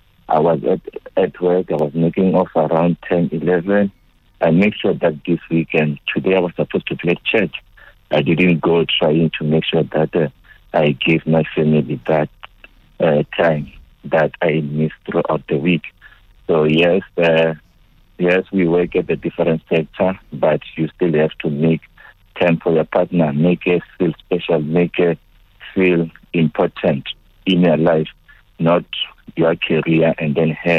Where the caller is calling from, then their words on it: Boksburg, Gauteng, South Africa; from Boxburg.